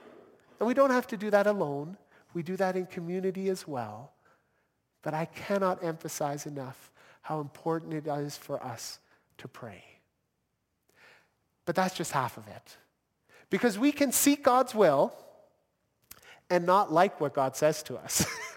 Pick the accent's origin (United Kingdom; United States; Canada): Canada; Toronto, Ontario; now in Calgary, Canada; when I was growing up in Toronto that I would one day be standing right here.